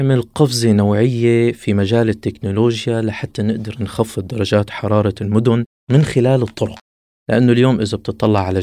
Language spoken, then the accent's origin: Arabic; Syria; من سوريا، وهذه قصتي.